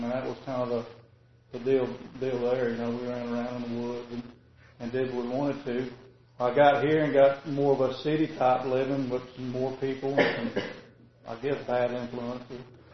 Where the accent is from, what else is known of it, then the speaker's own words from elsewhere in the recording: Louisiana, United States; born there; I was born in Louisiana, lived in a small town, small neighborhood, and just didn't fit in with anybody.